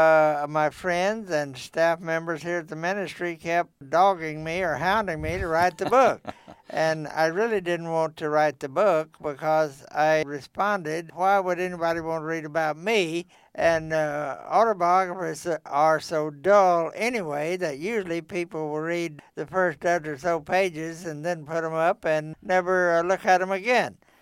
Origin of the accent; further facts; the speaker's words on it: Oklahoma, United States; And when I was born and the times I grew up in back in the 1920s, you know, there were still a lot of Indians here in Oklahoma.